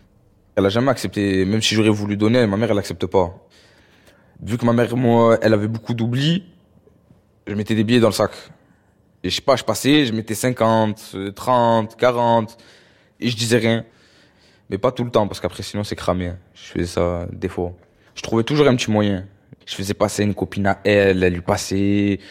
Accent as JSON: {"language": "French", "town": "Marseille", "region": "Provence-Alpes-Côte d'Azur", "country": "France", "tie": "born or raised there", "said": "j'ai 19 ans, j'ai grandi à La Paternelle, quartier nord de Marseille."}